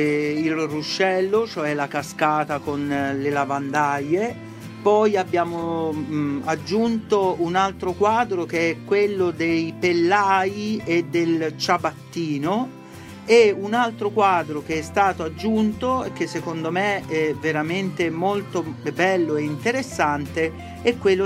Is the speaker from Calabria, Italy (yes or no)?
no; Leverano, Apulia, Italy; la mia regione di origine è pugliese. Io sono di Lecce, esattamente di Leverano, in provincia di Lecce.